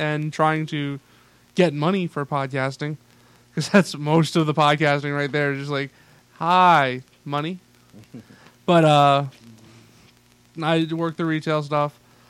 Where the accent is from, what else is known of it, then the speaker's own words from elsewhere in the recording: East Haven, Connecticut, United States; also born or lived in Madison; I was born in New Haven. Lived in Madison, Connecticut.